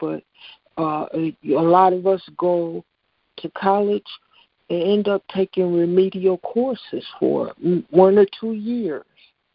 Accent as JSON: {"language": "English", "town": "Houston", "region": "Texas", "country": "United States", "said": "I'm from Houston, Texas."}